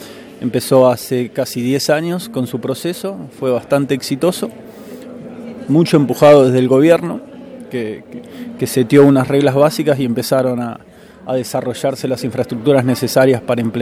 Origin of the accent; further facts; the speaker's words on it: Argentina; accent: Argentine; now in Chile; Yo soy originario de Argentina, por el tono te darás cuenta.